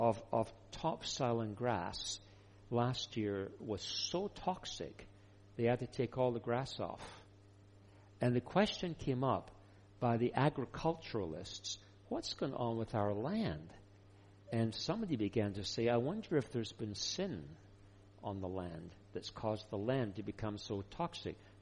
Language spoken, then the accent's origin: English; Scotland, United Kingdom; I'm Scottish, so I wouldn't be telling you that. If it wasn't, I'm also Anglican